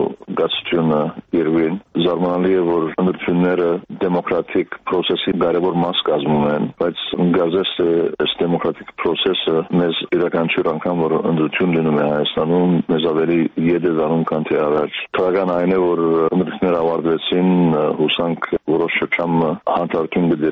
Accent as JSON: {"language": "Armenian", "country": "United States", "said": "որպես ամերիկահայ անշուշտ մենք նախանդրում ենք"}